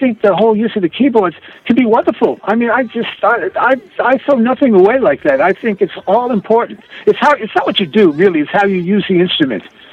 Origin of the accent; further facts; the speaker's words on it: Farmingdale, New York, United States; also born or lived in Brooklyn; I was born in Brooklyn originally, and then I moved out to Farmingdale, Long Island, where I became fascinated by my high school band